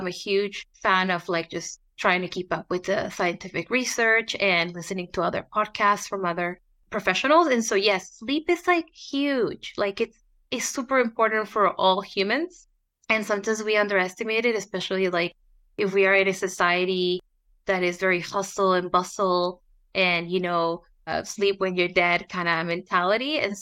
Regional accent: San Diego, California, United States; born there; I studied food and nutrition. I was born in San Diego, but I also have really strong Mexican roots.

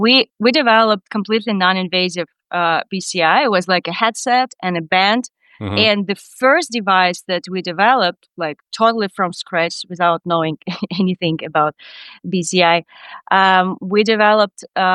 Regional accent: Odessa, Odesa Oblast, Ukraine; now in United States; Sure. I grew up in Ukraine. Mm-hmm. In the most beautiful city in the world, Odessa, on the Black Sea.

